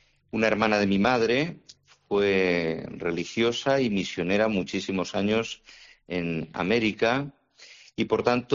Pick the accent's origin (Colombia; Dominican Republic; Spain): Spain; Cervera de la Cañada, Aragon; Yo soy de Cervera de la Cañada, ajá, al lado de Calatayud